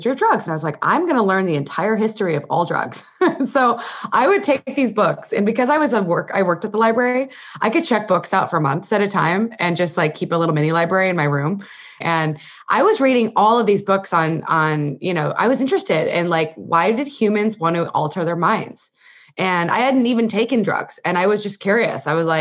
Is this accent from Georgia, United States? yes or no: no; Illinois, United States; So I grew up in Illinois. I went to medical school in Illinois. I went to college in Illinois.